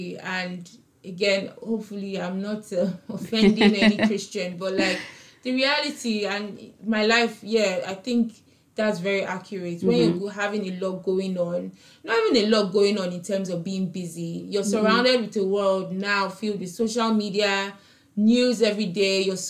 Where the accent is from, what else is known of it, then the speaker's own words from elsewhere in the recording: Nigeria; I was kind of relating it to myself and just being in a Nigerian child in general, where religion is basically part of your upbringing